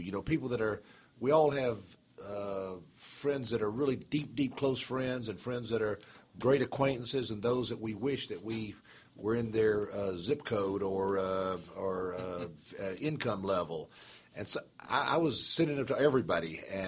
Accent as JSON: {"language": "English", "town": "Atlanta", "region": "Georgia", "country": "United States", "tie": "born or raised there", "said": "I was born in Crawford Long Hospital 60 years ago. I am Atlanta through and through."}